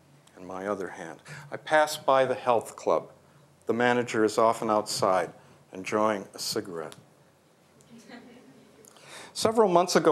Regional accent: Midwest, United States; And since I'm a Midwesterner, a tornado.

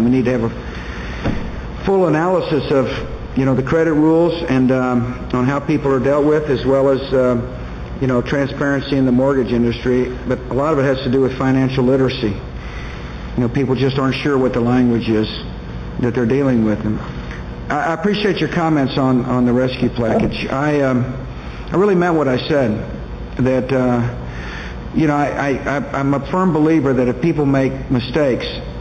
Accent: Texas, United States; You sound like the guys I grew up with in West Texas, you know?

